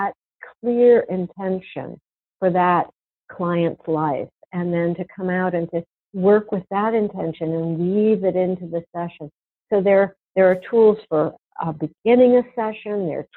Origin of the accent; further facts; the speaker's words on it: Rhode Island, United States; because there were no yoga teachers in my hometown in Rhode Island.